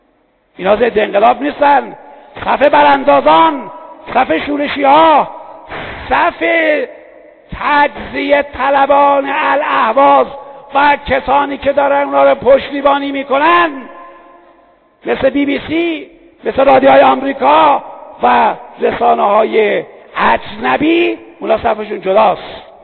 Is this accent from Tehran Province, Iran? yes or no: no; Mashhad, Razavi Khorasan, Iran; من گفتم اهل مشهد امام رضا هستم.